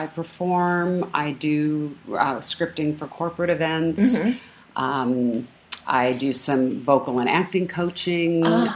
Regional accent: California, United States; growing up in Orange County, I mean, there were three Jews in my graduating class of 500.

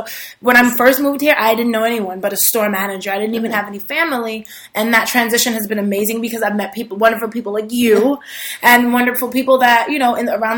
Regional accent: Queens, New York, United States; now in San Francisco, United States; Me being from Queens, New York, born and raised in Queens, working all the time in Manhattan.

